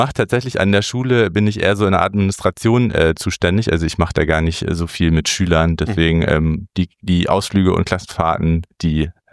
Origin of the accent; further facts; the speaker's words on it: Soltau, Lower Saxony, Germany; ich bin ja in Soltau geboren, in der Lüneburger Heide groß geworden, nicht weit vom ehemaligen KZ Bergen-Belsen.